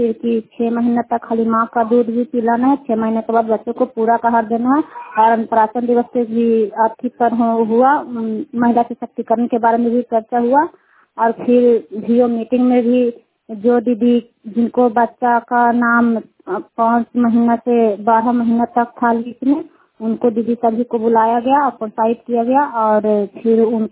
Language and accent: Hindi; Kukahariya, Bihar, India; कुकहरिया के रहने वाले हैं, रुखाई पंचायत के चंडी प्रखंड ललंदा जिले के।